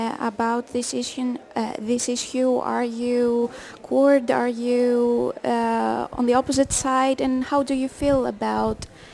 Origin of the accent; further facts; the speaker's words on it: Northern Turkey, Turkey; Εγώ λοιπόν τυχαίνει να είμαι από την ίδια περιοχή που είναι και ο ρόλος μου, η Μιάσε, είμαι από τη Βόρεια Τουρκία